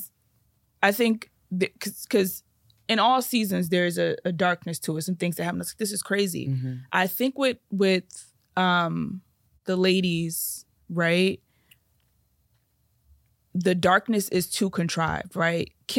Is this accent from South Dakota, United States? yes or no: no; Montclair, New Jersey, United States; for example, I'm from Montclair, right?